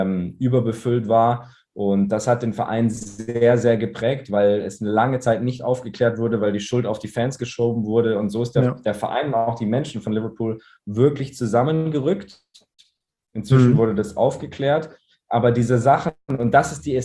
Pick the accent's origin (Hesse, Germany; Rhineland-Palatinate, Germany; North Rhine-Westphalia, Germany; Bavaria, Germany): Bavaria, Germany; Munich; Ich meine, ich bin Münchner, ich bin schon 10 Milliarden Mal da ins Stadion gegangen und ich kenne das.